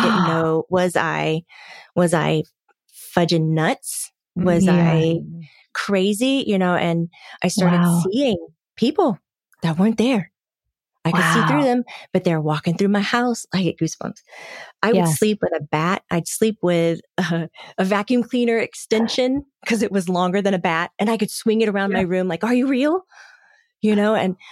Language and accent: English; Florida, United States; I grew up in Central Florida.